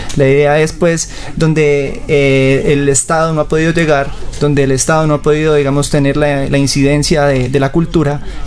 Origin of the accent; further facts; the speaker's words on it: Bolívar, Cauca, Colombia; No, yo soy oriundo de Bolívar, Cauca.